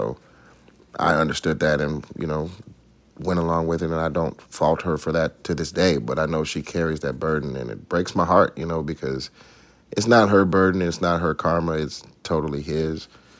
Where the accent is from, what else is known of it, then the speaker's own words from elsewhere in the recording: Atlanta, Georgia, United States; But growing up in Atlanta, yeah, we were in the choir.